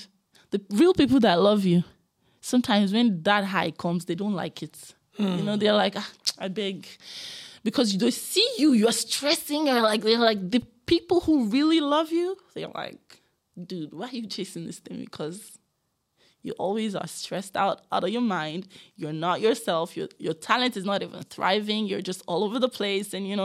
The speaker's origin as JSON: {"language": "English", "region": "Lagos", "country": "Nigeria", "tie": "born or raised there", "said": "For me, I was born and bred in Lagos. anything I want in Lagos, I can get it."}